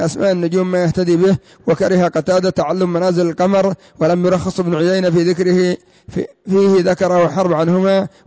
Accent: Yemen; قوله العراف ويسمى عندنا في اليمن المبشع

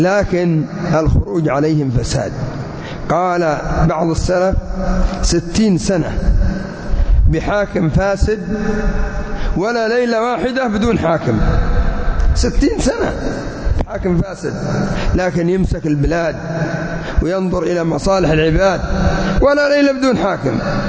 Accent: Yemen; خرجوا على أولياء أمورهم، سواء عندنا في اليمن أو في كثير من البلدان

